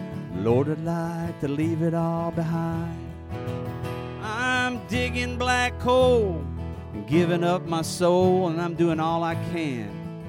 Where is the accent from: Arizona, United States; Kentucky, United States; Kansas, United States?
Kentucky, United States; I grew up, as I told you, I'm from Eastern Kentucky, and anybody here know what a coal camp is?